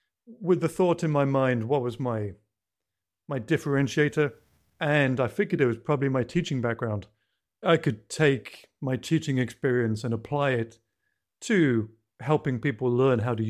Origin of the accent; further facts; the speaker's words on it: England, United Kingdom; now in United States; we're both expats from England. We moved to the deep south of the US.